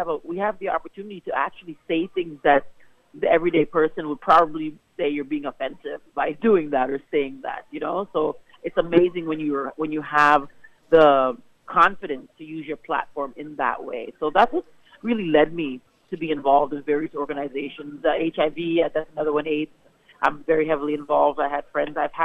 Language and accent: English; Canada; So he's encouraged me as a Canadian to stay in Canada